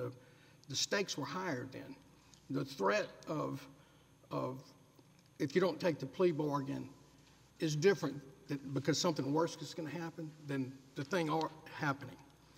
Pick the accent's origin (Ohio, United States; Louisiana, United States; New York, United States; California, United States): Louisiana, United States; Baton Rouge; I'm from Baton Rouge, represent Thomas Nelson in this proceeding.